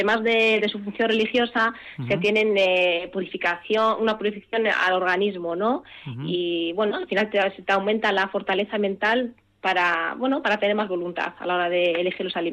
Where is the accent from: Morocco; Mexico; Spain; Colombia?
Morocco; la cultura culinaria marroquí, que yo soy de Marruecos